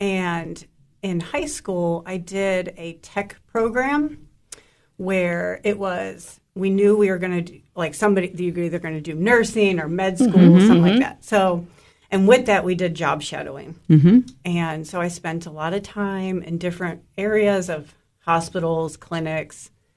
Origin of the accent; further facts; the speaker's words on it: Ohio, United States; moved away as an adult; now in Tennessee, United States; So grew up in Ohio, did all my schooling, my residency in Ohio.